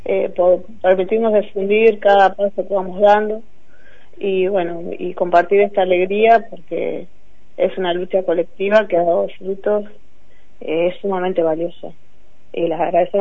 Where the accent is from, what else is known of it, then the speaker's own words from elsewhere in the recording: Allen, Río Negro, Argentina; Sí, yo soy de Allen